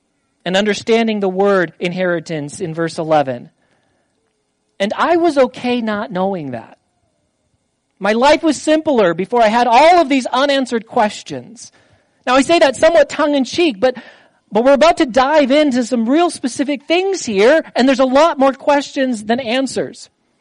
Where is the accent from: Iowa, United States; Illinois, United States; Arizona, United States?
Iowa, United States; Well, I grew up Christian. Well, I grew up in Northwest Iowa, and everyone's a Christian in Northwest Iowa.